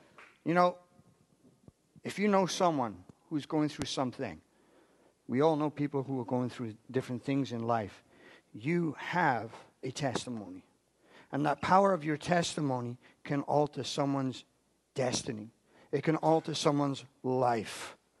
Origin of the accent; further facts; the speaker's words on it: United Kingdom; I'm European. Give me a full cup. Anyway. Actually, I'm British, not European.